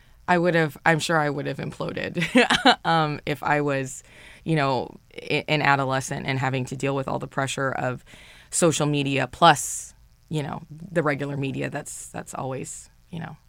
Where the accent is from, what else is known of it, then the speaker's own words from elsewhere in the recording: California, United States; I grew up in Orange County, and I went to the Orange County High School of the Arts